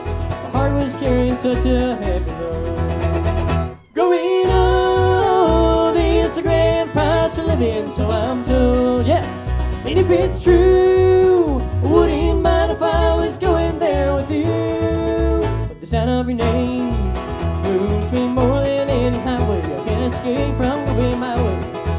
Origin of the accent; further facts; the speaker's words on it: Kingston, Ontario, Canada; We're from Canada, from Kingston, Ontario.